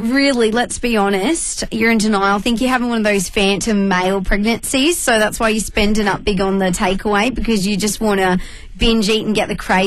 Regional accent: Queensland, Australia; because I'm a Queenslander.

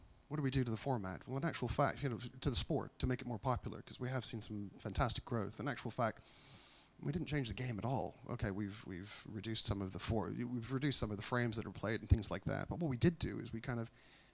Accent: Canada; being a Canadian

